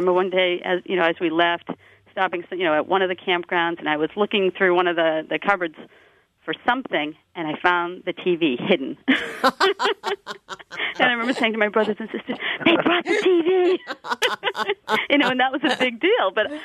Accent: Massachusetts, United States; I said, I grew up just outside Boston. I remember walking home, running home from school that day to watch the game because it was an afternoon game.

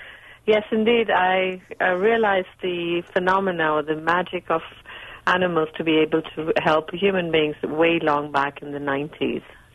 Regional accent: Singapore; I'm of Indian ancestry. I'm Indian, as in East Indian, but born and raised in Singapore.

